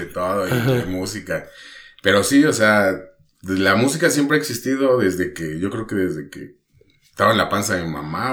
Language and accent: Spanish; Mexico City, Mexico; Yo vengo desde Tepito, o sea, ahí pura.